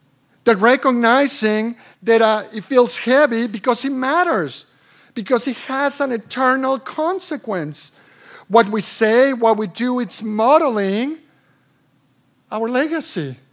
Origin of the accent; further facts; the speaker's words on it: Mexico City, Mexico; English is a second language; I remember growing up in Mexico City, we didn't have the resources that the American church has.